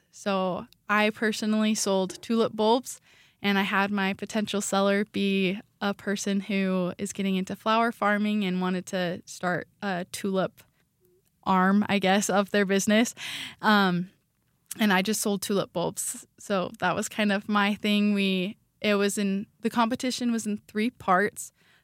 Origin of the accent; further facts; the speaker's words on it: Idaho Falls, Idaho, United States; Yeah, I am from Idaho Falls, Idaho.